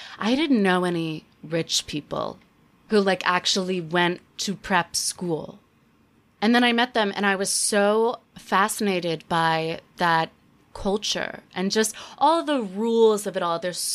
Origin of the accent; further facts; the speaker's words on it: the South, United States; I mean, I grew up in the South. I grew up very middle class, but I was in a kind of a nice suburb. So I witnessed a lot of Southern prepdom